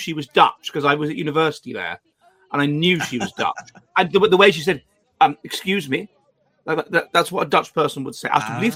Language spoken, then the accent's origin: English; England, United Kingdom; It's interesting, though, that we, as English people, have projected a great deal onto her.